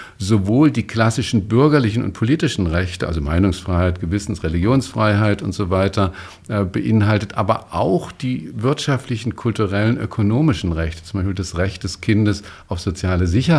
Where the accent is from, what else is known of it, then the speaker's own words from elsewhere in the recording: Freiburg, Baden-Württemberg, Germany; Das war Baden-Württemberg. Ich bin in Freiburg zur Schule gegangen.